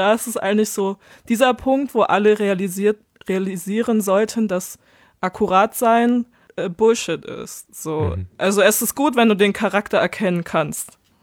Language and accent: German; Baden-Württemberg, Germany; bei uns in Baden-Württemberg heißt es Fastnet